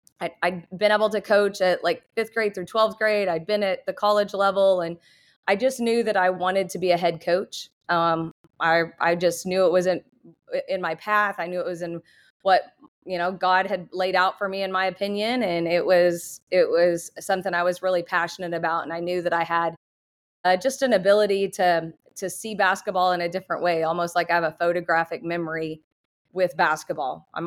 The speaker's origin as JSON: {"language": "English", "town": "Canton", "region": "Oklahoma", "country": "United States", "tie": "born or raised there", "said": "So obviously I am from Canton, Oklahoma. I was born and raised. My family still lives there."}